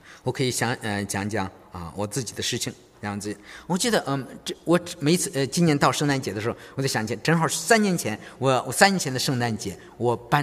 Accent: China; moved away as an adult; 我记得就是在我从中国来到这里的时候

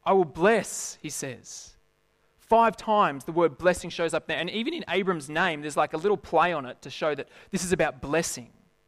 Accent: Lithgow, New South Wales, Australia; I grew up in Lithgow, and just before, when I started studying at university, I left Lithgow, praise the Lord, but I left Lithgow

